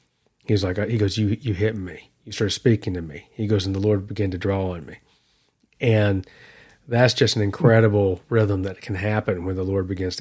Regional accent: Southern United States, United States; they know that I'm from the South, like the South South.

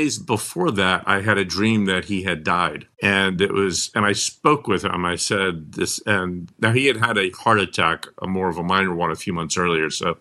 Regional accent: Brooklyn, New York, United States; I grew up in Brooklyn, New York

